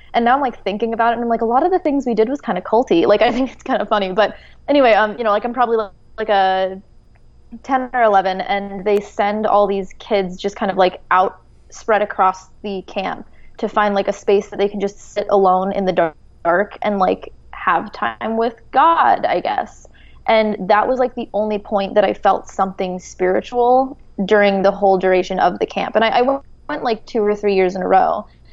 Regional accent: Colorado, United States; No, I grew up in Colorado.

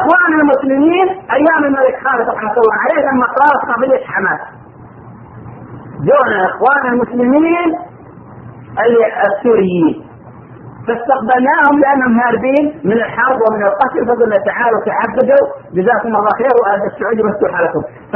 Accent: Saudi Arabia; وكانت الجامعات عندنا في السعوديه في بدايتها

